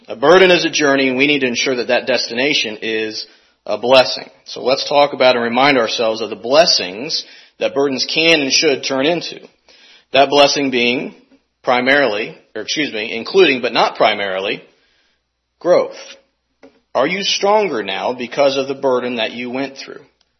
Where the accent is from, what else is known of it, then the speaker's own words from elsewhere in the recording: St. Louis, Missouri, United States; now in Kansas City, United States; I'm not a Kansas City Royals fan, being born and raised in St. Louis